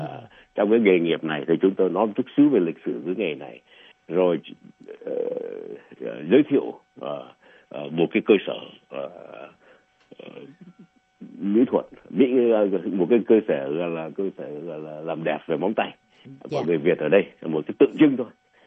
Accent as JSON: {"language": "Vietnamese", "region": "Bến Tre", "country": "Vietnam", "tie": "born there", "said": "bố mẹ tôi là những người di cư từ miền Bắc vào miền Nam. Cho nên tôi được sinh đẻ ra ở Bến Tre."}